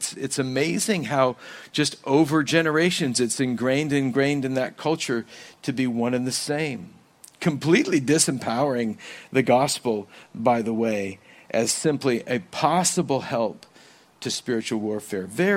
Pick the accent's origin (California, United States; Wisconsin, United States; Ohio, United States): California, United States; By the way, I would agree, I'm Californian, so I'm lazy.